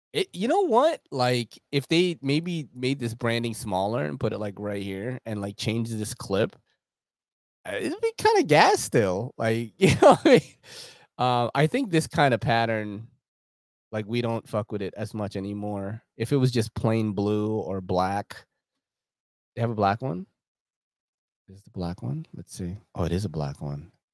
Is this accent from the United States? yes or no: no; Philippines; It's a good thing I'm not Japanese. I'm Filipino, you know?